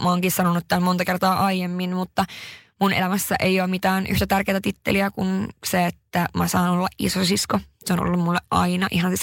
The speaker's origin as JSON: {"language": "Finnish", "town": "Haparanda", "region": "Norrbotten County", "country": "Sweden", "tie": "born or raised there", "said": "mun kotikaupunki. Ja mun äiti ja mun veljet, tai kaksi veljeä, mun sisko, mun mummo, nämä asuu siis edelleen Haaparannassa, mun isä asuu nykyään Oulussa."}